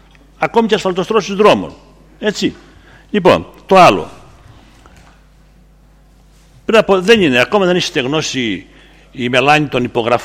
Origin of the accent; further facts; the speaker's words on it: Zakros, Crete, Greece; Στο χωριό μου στη Ζάκρο διαμαρτύρονται οι κάτοικοι